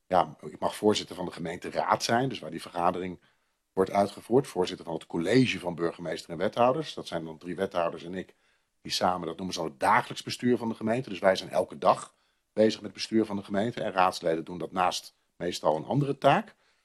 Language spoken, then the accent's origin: Dutch; Zwolle, Overijssel, Netherlands; Ik ben geboren en opgegroeid in Zwolle.